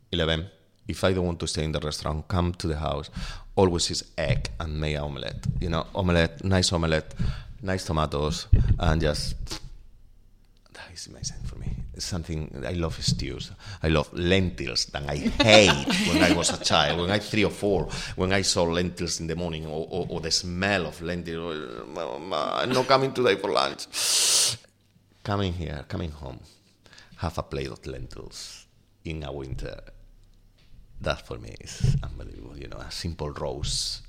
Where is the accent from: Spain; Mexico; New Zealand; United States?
Spain; Extremadura; English is a second language; I grew up in Extremadura.